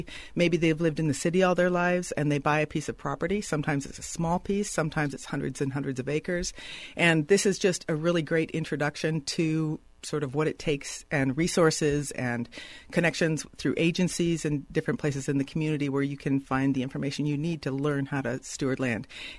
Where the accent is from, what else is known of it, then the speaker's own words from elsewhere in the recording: Minnesota, United States; or like I grew up in Minnesota.